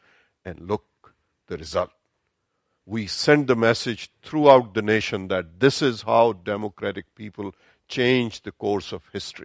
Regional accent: Charlottesville, Virginia, United States; I come from Charlottesville, Virginia.

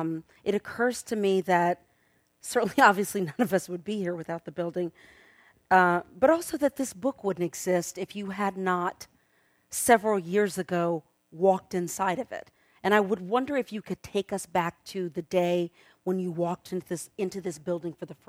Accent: Houston, Texas, United States; I just came back from doing a series of library events in my hometown of Houston.

